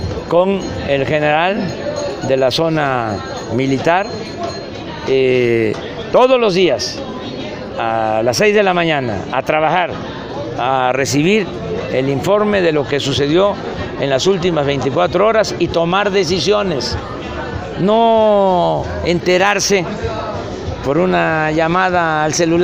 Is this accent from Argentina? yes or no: no; Veracruz, Mexico; Entonces yo soy veracruzano, me siento muy bien aquí en Veracruz